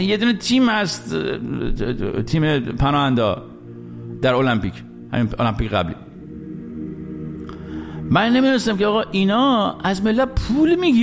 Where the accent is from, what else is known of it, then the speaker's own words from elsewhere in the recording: Iran; moved away; خارج از ایران داریم زندگی میکنیم، هیچ حقی هم به عنوان یک ایرانی نداریم